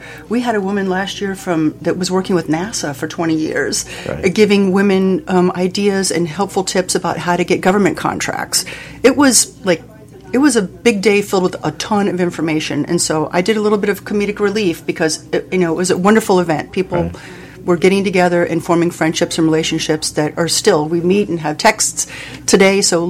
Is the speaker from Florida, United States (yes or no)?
yes; Miami, Florida, United States; I've been here about 8 years now, and I'm originally from Miami.